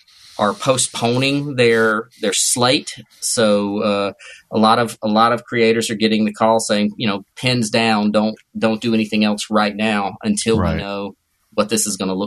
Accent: North Carolina, United States; moved away as an adult; so I grew up in North Carolina. And then when I was about 18, I moved to the Ozarks, very rural Missouri Ozarks.

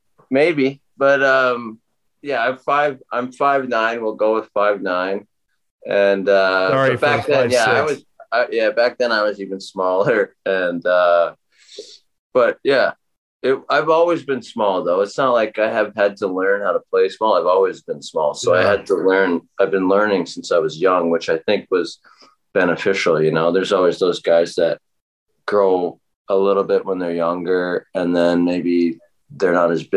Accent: Edmonton, Alberta, Canada; No, I was an Oilers fan, but I like playing Sabres for that video game. I like playing them on NHL.

